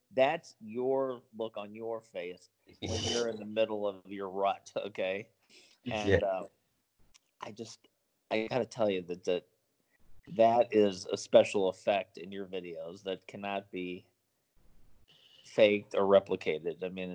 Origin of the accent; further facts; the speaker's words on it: United States; like, as an American, stupid American